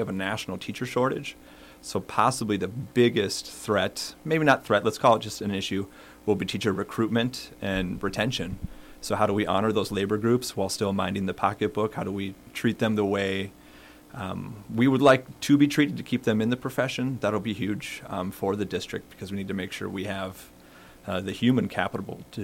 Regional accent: Farmington, United States; Yeah, and so although I'm from Farmington, the connection I have is also personal.

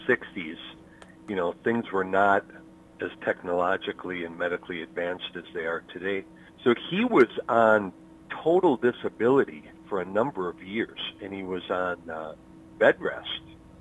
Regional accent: Hastings, Minnesota, United States; now in St. Paul, United States; I remember the neighborhood that I grew up in there in Hastings. And I am the man that I am today because of the neighborhood that I grew up in.

